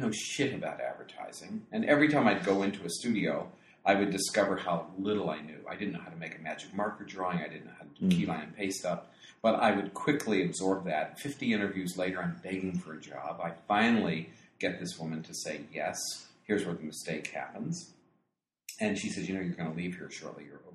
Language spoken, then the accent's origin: English; Pittsburgh, Pennsylvania, United States; also born or lived in Ohio; I moved from south of Toledo, Ohio, back to where I grew up in Pittsburgh